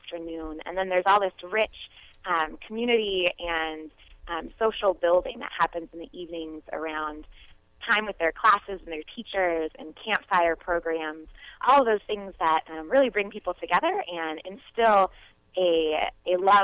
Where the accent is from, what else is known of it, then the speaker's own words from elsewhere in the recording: Oregon, United States; And where I grew up in Multnomah County, I went to outdoor school as a sixth grader.